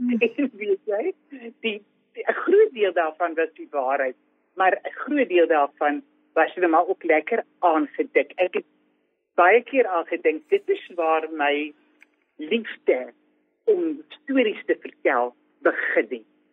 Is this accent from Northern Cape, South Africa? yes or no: no; Despatch, Eastern Cape, South Africa; ek het in Dispatch groot geword, Oos-Kaapse dorpie